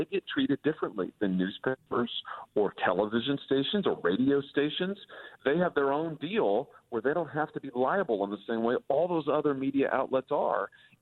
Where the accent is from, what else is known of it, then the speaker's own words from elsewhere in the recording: Missouri, United States; Drugs are pouring into my home state of Missouri.